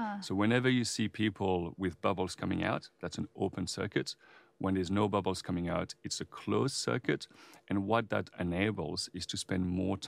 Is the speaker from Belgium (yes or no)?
yes; Belgium; also born or lived in United Kingdom / Sydney, Australia; now in Australia; so I'm from Belgium originally, and I did my undergrad at the University of Southampton. Mm-hmm. And then I moved to Australia and did my PhD at Macquarie University in Sydney. And then I moved to South Australia about 16 years ago.